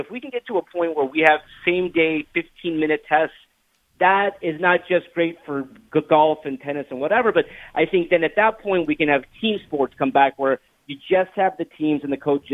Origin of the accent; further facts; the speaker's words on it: Los Angeles, California, United States; I'm a Laker. I'm like a Laker for life. I'm from Los Angeles.